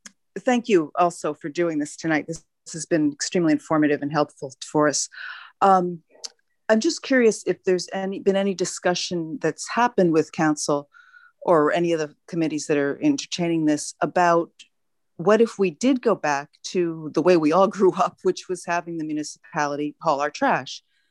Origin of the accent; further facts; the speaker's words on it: New Jersey, United States; now in Pennsylvania, United States; I mean, that's how I grew up, albeit in Jersey, but where I grew up in New Jersey, they still do that.